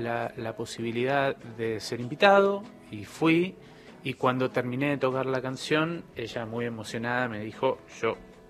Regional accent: Tierra del Fuego, Argentina; Y somos todos de la Isla de Tierra del Fuego.

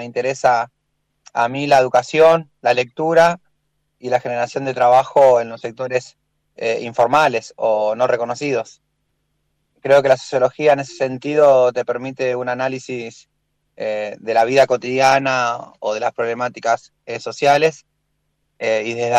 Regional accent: Villa La Carcova, Buenos Aires, Argentina; en Villa La Carcova, en el barrio donde yo nací y me crié

